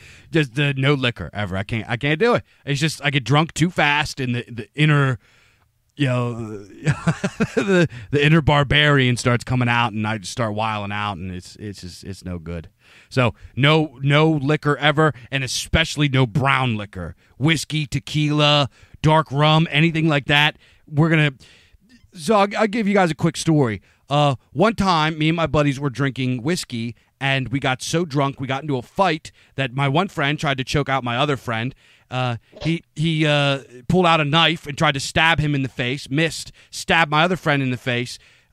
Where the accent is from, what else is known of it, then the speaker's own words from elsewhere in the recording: Pennsylvania, United States; growing up in Pennsylvania, I'm a huge fan of microbrews, man.